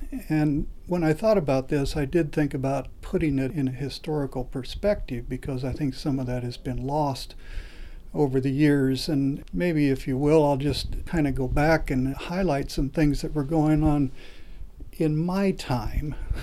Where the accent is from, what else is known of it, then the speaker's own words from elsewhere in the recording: Knoxville, Iowa, United States; I grew up in Knoxville and graduated from Knoxville High School and then went on to Central College. So growing up in a small town in Iowa